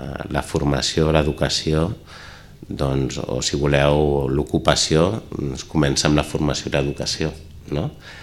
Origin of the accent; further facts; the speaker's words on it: Barcelona, Catalonia, Spain; Jo soc de Barcelona, en comparació amb Girona, doncs això és molt més assequible, no?